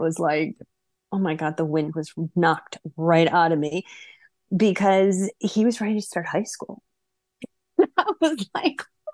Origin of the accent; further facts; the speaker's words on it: Wisconsin, United States; I'm from Wisconsin and it doesn't matter.